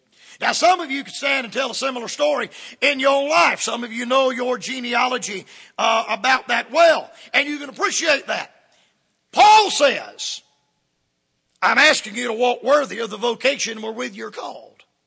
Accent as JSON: {"language": "English", "region": "South Carolina", "country": "United States", "tie": "born there", "said": "Why I was born in South Carolina and not Michigan. Why I was born in South Carolina and not Texas."}